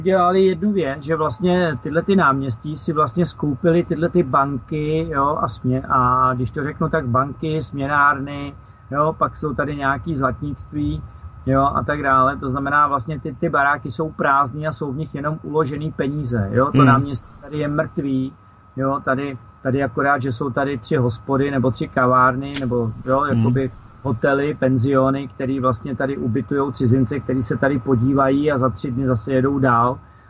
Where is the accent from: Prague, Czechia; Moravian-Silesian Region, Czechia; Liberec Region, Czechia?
Prague, Czechia; now in Moravia, Czech Republic; jsem si dovolil jako Pražák přijet sem na Moravu